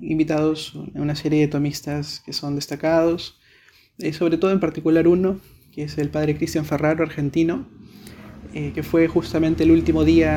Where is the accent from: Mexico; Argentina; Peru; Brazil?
Peru; estoy a cargo de Sede Sapiencia, soy de Perú, tengo 24 años